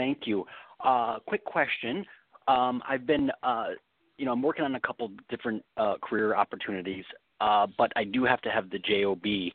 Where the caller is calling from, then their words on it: California, United States; I'm calling from California.